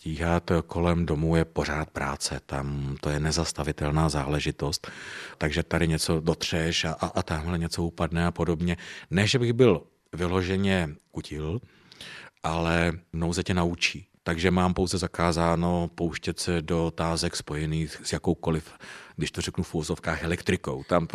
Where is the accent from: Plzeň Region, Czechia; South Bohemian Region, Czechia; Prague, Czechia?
South Bohemian Region, Czechia; Soběslav; pocházíme oba dva z Táborska. Takže já jsem vyrůstal v Soběslavi, u Lužnice, miluju Lužnici